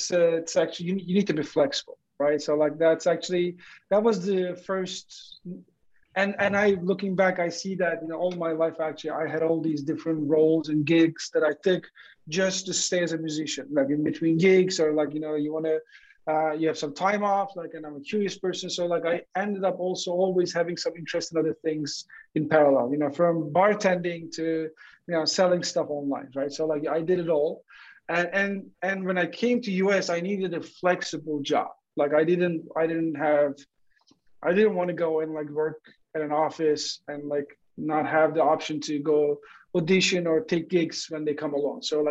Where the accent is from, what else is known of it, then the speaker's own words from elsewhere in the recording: Turkey; now in United States; I'm originally from Turkey. So I moved to the U.S. about 19 years ago.